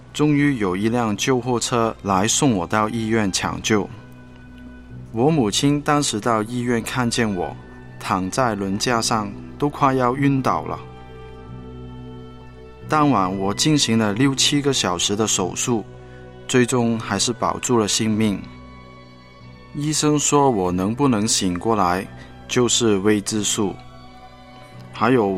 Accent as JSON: {"language": "Chinese", "region": "Guangdong", "country": "China", "said": "弟兄姐妹们，你们好，我是广东的"}